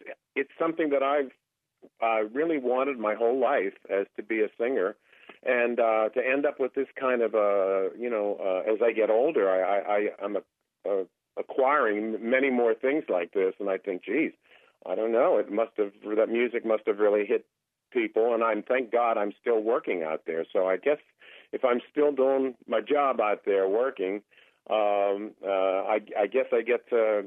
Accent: Glen Willard, Pennsylvania, United States; growing up outside of Pittsburgh there in a little town called Glen Willard or around Coriopolis and or Moon Township.

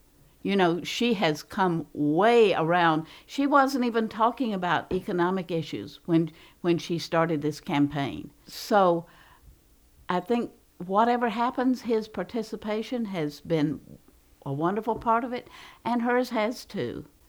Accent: Deep South, United States; I told you I was from the Deep South, and I'm already on Facebook with my friends down there

